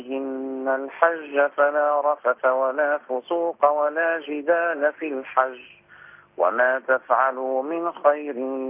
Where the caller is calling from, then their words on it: Spain; من اسبانيا مش من ايطاليا